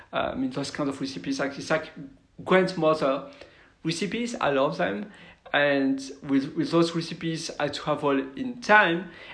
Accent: Belgium; English is a second language; In my case, I'm from Belgium

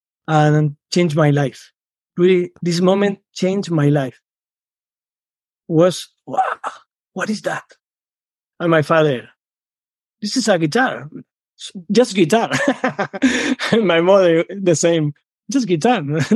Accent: Madrid, Community of Madrid, Spain; English is a second language; Yes, in the city.

